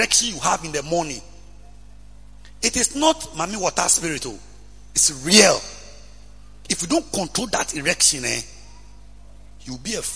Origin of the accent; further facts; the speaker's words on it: Sogakope, Volta, Ghana; yes, I'm from Sogankopa. Sogankopa. You don't say Sogankopa. It's Sogankopa.